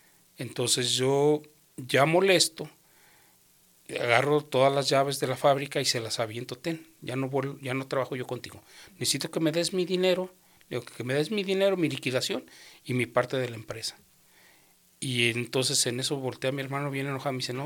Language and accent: Spanish; Guadalajara, Jalisco, Mexico; Bueno, yo soy de Guadalajara, Jalisco, México.